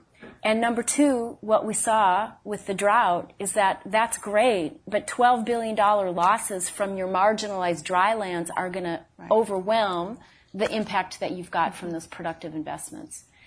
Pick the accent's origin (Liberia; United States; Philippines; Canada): United States; Minnesota; now in Washington, D.C., United States; here in Washington, D.C., right? As a Minnesotan, I'm appalled, but okay.